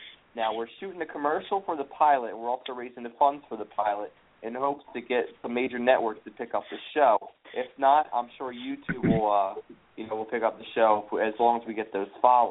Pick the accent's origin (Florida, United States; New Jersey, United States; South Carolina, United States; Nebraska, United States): New Jersey, United States; Let's make Atlantic City our home because we're all from New Jersey